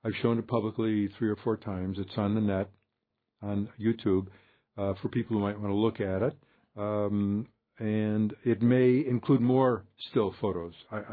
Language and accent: English; Chicago, Illinois, United States; And the two guys that welcomed us were from, one, Brooklyn, the other, Chicago, my hometown.